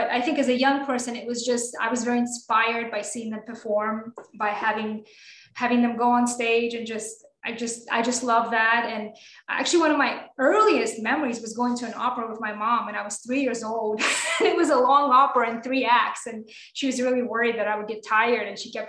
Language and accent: English; Moscow, Russia; English is a second language; So I grew up in Moscow, Russia. I'm Russian and big city girl.